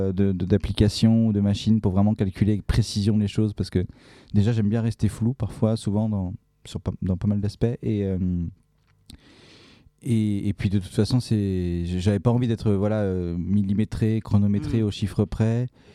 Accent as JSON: {"language": "French", "region": "Provence-Alpes-Côte d'Azur", "country": "France", "tie": "born or raised there", "said": "C'est important pour moi de faire ça dans la région parce que c'est... Bah, je sens que c'est un peu chez moi, quoi. C'est là où j'ai grandi"}